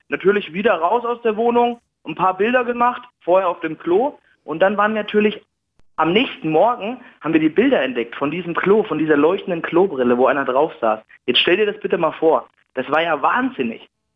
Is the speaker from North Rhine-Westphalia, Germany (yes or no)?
no; Coburg, Bavaria, Germany; now in Augsburg, Germany; Nee, in Coburg, aber die kommen mich auch öfters mal in Augsburg besuchen